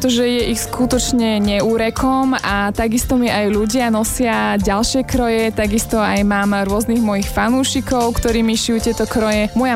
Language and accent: Slovak; Žilina Region, Slovakia; ja, čo pochádzam z Kysúc, my máme skôr také kroje tmavšie